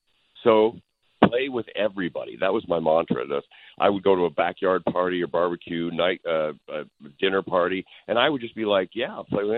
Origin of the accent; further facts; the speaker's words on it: Canada; moved away as an adult; now in Los Angeles, United States; Look, I came from Canada. I drove down with $200